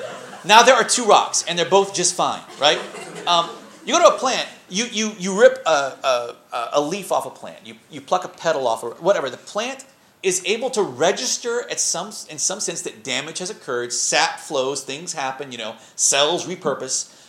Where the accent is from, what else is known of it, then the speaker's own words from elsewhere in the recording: Louisiana, United States; I'm a Cajun, man.